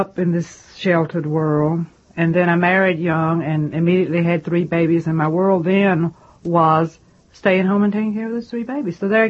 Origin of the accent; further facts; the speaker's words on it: North Carolina, United States; For me, it was a beautiful life because the climate in North Carolina, you have cold weather and you have hot weather and you have very definite seasons.